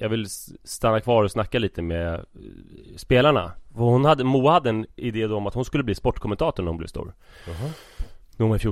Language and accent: Swedish; Huddinge, Stockholm County, Sweden; i Huddinge där jag växte upp